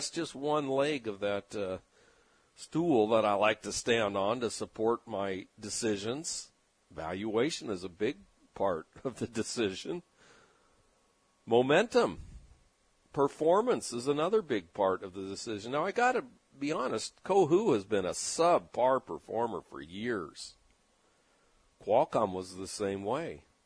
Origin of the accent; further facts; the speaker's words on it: San Diego, California, United States; I've known about this little company for a long time because it's from my hometown of San Diego